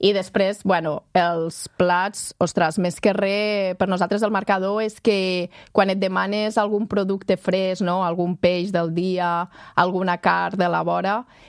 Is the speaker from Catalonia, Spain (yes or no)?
yes; Lleida, Catalonia, Spain; I jo, que sóc de Lleida, doncs he passat tots els meus estius a la Vall de Boí.